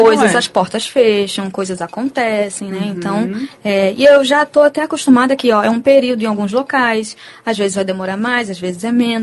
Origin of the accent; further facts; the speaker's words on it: Ceará, Brazil; now in Niterói, Brazil; Mas eu mesma sou cearense, eu sou do Nordeste, né?